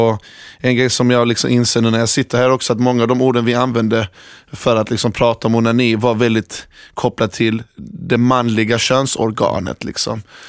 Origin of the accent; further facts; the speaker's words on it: Iran; now in Sweden; Jag är då ursprungligen från Iran